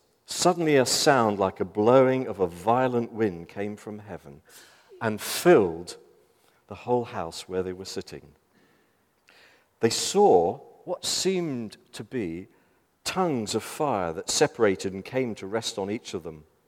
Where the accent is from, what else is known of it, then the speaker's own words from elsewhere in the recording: South West England, United Kingdom; And I'm not going to give an example of who we as Cornish people would think, let alone English.